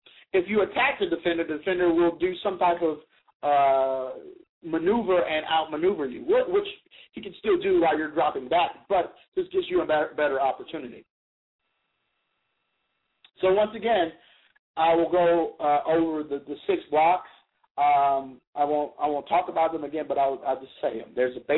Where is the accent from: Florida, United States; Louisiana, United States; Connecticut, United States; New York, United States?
Louisiana, United States; now in Oregon, United States; I mean, listen, I grew up in Louisiana, so we did a, I mean, those receivers did a lot of blocking because we ran a lot of option.